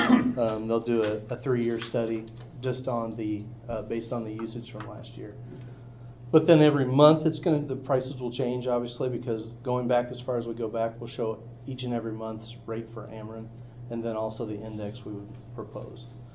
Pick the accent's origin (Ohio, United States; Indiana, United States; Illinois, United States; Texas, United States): Illinois, United States; Lincoln; Well, I'm from Lincoln here.